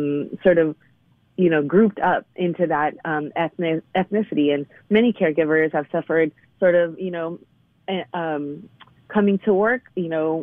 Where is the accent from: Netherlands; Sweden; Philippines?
Philippines; now in United States; And for me, my family, this is a personal story. When we came here from the Philippines, my paternal, maternal grandparents, my parents, even my sister, currently some of my relatives work as caregivers.